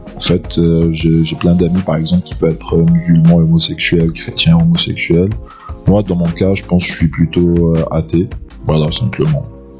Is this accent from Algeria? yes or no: yes; Algeria; Comme je dis, moi je suis algérien